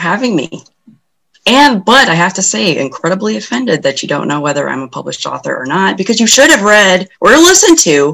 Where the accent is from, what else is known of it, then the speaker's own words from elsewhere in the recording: Nashville, Tennessee, United States; Born and raised in Nashville. I've lived here all my life